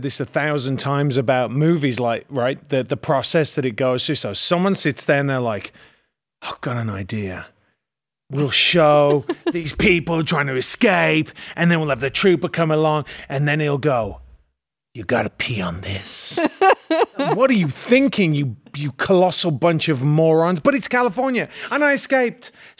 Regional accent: England, United Kingdom; I'm just English

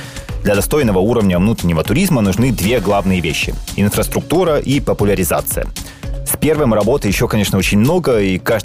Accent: Kyiv, Ukraine; Хоть я и киевлянин, но мне кажется, что кулинарная столица – это все-таки не мой родной город.

